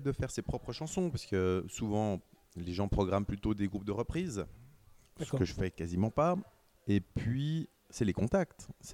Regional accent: Geneva, Switzerland; À Genève, et je parle de Genève parce que je suis genevois

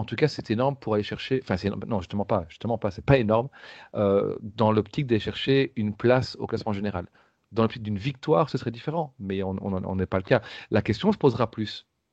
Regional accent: Belgium; je ne dis pas ça parce que je suis belge, sincèrement

